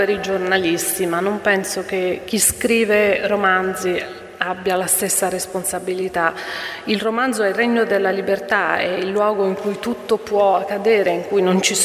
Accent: Colombia; Italian is a second language; nel rapporto che io ho avuto con la violenza nel mio paese

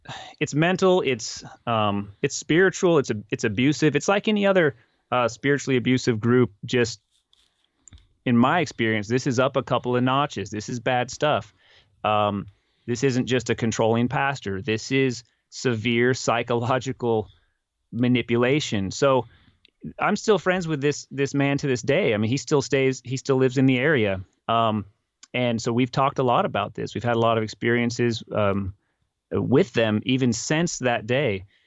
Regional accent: Oregon, United States; now in Texas, United States; there's been so many people that just look at us because we are outsiders. We're from Oregon. We don't talk like them.

